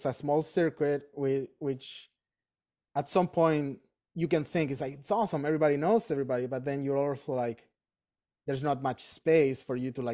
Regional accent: Chile; Chile is a very small place. So when I was like, my early teens or whatever, like we all knew each other, especially in my hometown

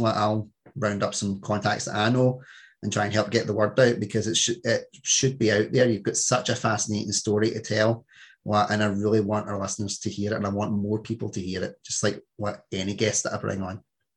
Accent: London, United Kingdom; kind of fits in with the 60s, 70s growing up in London, doesn't it?

